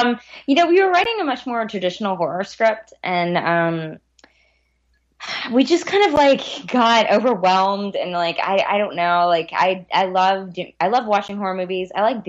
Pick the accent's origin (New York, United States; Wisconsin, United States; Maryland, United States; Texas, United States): Texas, United States; I grew up in East Texas. There's like not a lot of music